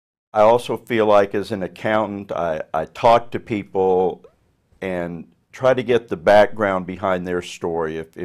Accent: Indiana, United States; born there; also born or lived in Colorado; we lived in Colorado when I was in elementary school. I was born in Indiana

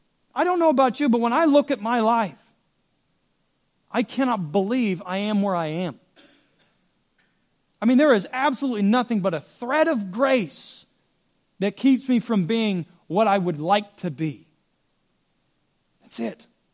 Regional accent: United States; I'm an American, she's Brazilian, yada, yada.

